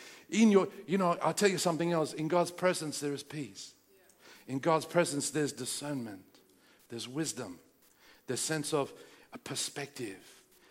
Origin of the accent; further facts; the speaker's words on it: Sydney, New South Wales, Australia; I grew up in Sydney. I know the area very well where I was driving.